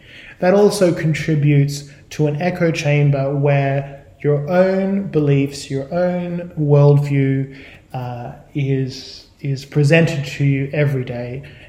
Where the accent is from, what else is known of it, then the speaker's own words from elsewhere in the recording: Australia; Now, I'm from Australia